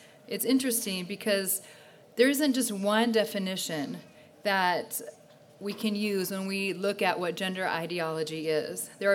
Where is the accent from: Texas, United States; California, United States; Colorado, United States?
Colorado, United States; We're from Colorado.